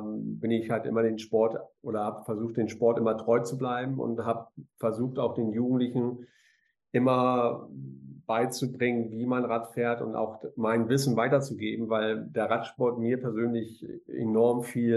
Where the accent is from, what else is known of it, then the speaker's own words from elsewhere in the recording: Neumünster, Schleswig-Holstein, Germany; born there; Dann Neumünster, meine Geburtsstadt, wenn du so möchtest